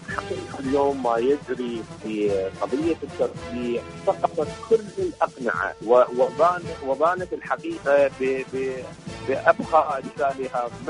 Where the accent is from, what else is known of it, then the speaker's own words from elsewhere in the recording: Iraq; من العراق